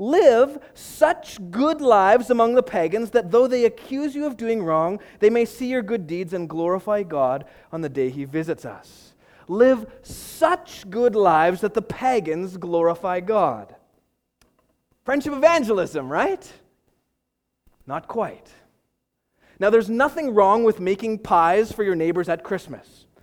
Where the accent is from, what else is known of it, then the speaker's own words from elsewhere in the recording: Canada; because we're Canadian, all right?